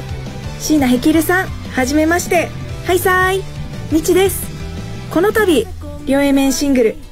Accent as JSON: {"language": "Japanese", "region": "Okinawa", "country": "Japan", "moved": "as an adult", "lives_now": "Tokyo, Japan", "said": "私は沖縄県沖縄市出身の19歳、沖縄から東京に上京して1ヶ月が経ちました。"}